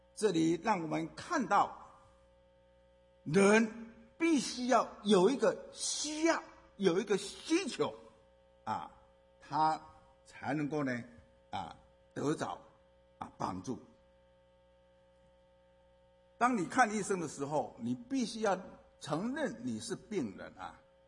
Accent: China; 我们中国人啊，我们中国话一句话是什么？

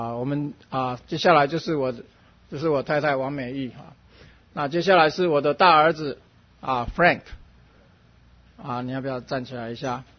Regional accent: Taiwan; moved away as an adult; now in United States; 我是从台湾来到美国啊求学

